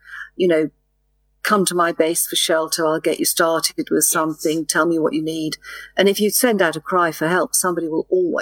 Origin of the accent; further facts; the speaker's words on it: England, United Kingdom; I'm English, but I speak very clear what they call international English.